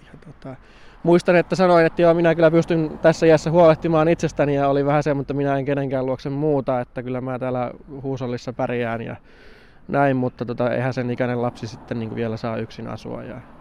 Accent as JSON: {"language": "Finnish", "town": "Tornio", "region": "Lapland", "country": "Finland", "tie": "born or raised there", "also_born_or_lived": "Kemijärvi", "said": "muutin sitten Torniosta Kemijärvelle. Että se yhtäkkiä muuttui se ympäristö uudeksi"}